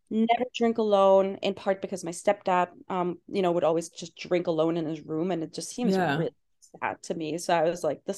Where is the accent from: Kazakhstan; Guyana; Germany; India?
Germany; English is a second language; So first of all, I am German. Lots of people always like wonder where my accent is from. I hear like lots of weird stuff, Hawaii, Midwest. No, I'm German. Okay. Lost my accent at some point, but everyone always asks.